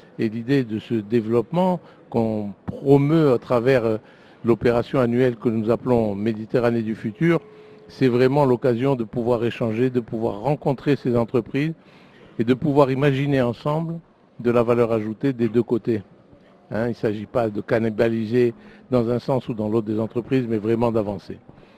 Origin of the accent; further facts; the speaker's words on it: Nice, Provence-Alpes-Côte d'Azur, France; je suis niçois et ça devrait être plus souvent